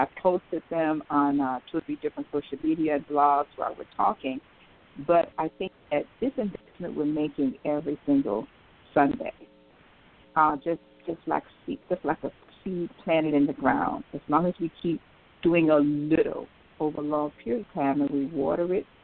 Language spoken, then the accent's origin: English; Riviera Beach, Florida, United States; You know, we are located in Palm Beach County, but we were born and raised in Riviera Beach, and God has blessed us.